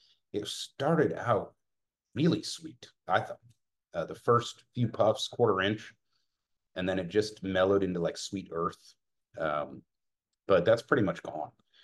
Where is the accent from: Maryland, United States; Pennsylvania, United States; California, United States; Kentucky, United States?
Pennsylvania, United States; Hey man, I'm from Pennsylvania. I can fuck up any word.